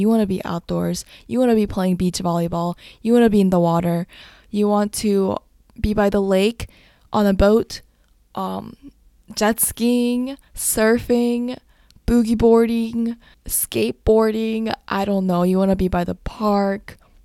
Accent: United States; being Korean American and knowing standard of beauty in both places, it's hard for me to decide which side to lean on.

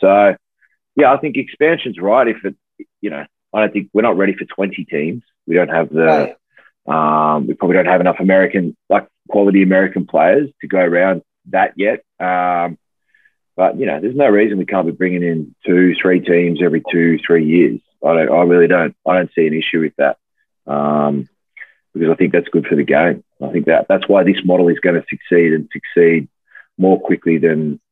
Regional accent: Australia; I'm from Australia, but Australians, much like Americans, we're a bit of a mix of everything. So my name's very Irish, but my mum's from Holland. So a bit all over. And grew up in Australia, hence that accent and the g'day mate.

